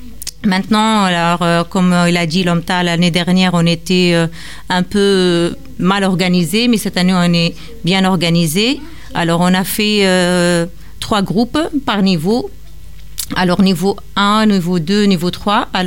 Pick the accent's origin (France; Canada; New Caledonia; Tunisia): Tunisia; Je viens de la Tunisie et je suis enseignante. J'étais enseignante en Tunisie.